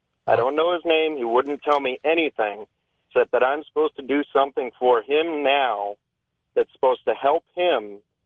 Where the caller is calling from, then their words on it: New York City, New York, United States; New York City.